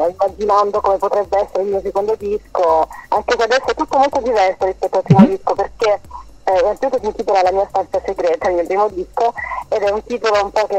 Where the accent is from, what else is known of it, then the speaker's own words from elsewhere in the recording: Calabria, Italy; ieri sono stata in Calabria, nella mia terra